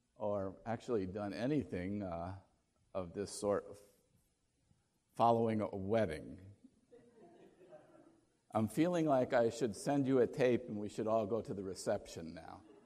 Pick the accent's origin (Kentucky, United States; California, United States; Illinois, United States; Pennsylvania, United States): Pennsylvania, United States; I grew up in Pennsylvania and attended camp meeting all the time.